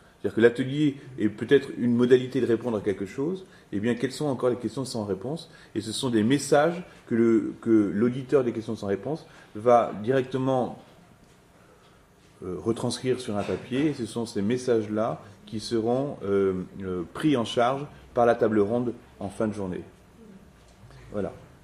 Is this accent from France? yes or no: yes; France; en France, ce n'est pas parce que nous sommes français que nous sommes universels en même temps.